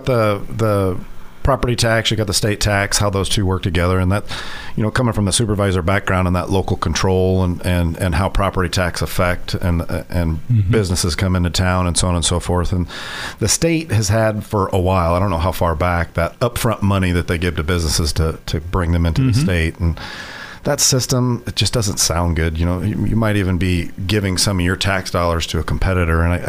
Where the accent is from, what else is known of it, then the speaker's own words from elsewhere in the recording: Iowa, United States; Yeah, I was born and raised in Boone County, grew up on a farm, went to Boone High. Went to DMAC.